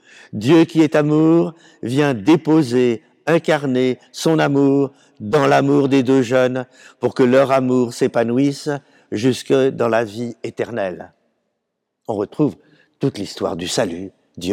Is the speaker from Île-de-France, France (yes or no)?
yes; Paris, Île-de-France, France; excusez-moi, je suis parisien